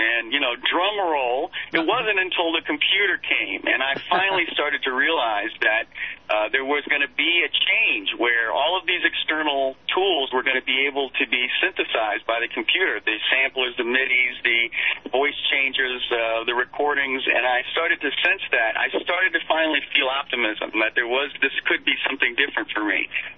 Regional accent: California, United States; I grew up in the East Bay and I grew up in a hip hop society environment where … a lot of these Bay Area artists were my age growing up.

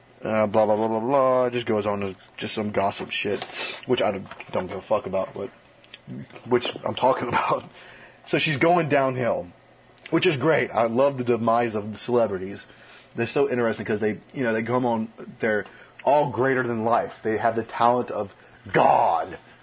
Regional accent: Independence, Louisiana, United States; I grew up in Independence, Louisiana, and she grew up in Kentwood.

